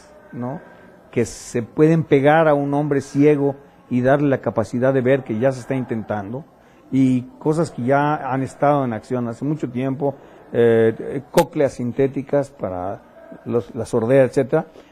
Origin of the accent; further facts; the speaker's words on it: Mexico; Bueno, yo empiezo a ser buen mexicano